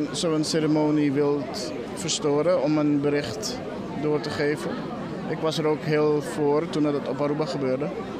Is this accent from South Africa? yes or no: no; Suriname; Niet familie, niet directe familie, nee, maar waarschijnlijk wel. Ik kom zelf uit Suriname.